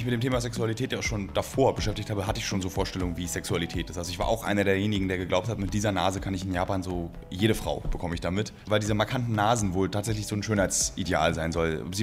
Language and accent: German; Berlin, Germany; born there; Also ich als gebürtiger Berliner